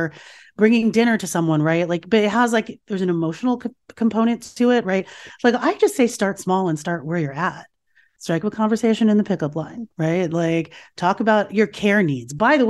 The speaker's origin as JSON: {"language": "English", "country": "United States", "tie": "born or raised there", "said": "I was raised here in America, and I was sort of free from some of those scripts that my parents had and that my mother had."}